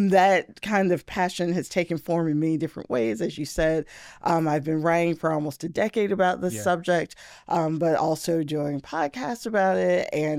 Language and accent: English; Norfolk, Virginia, United States; this was right in my backyard, I grew up in Norfolk, then what else do I not know?